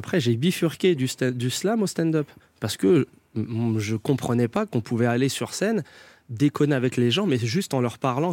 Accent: Saint-Denis, Île-de-France, France; On a grandi ensemble à Saint-Denis.

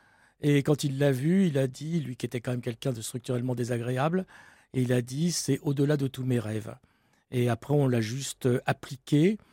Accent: France; Je suis français.

